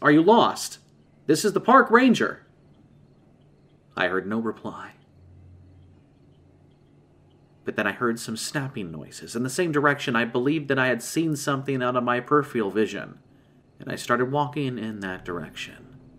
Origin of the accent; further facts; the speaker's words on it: Michigan, United States; I'm born and raised in Michigan, and I love the outdoors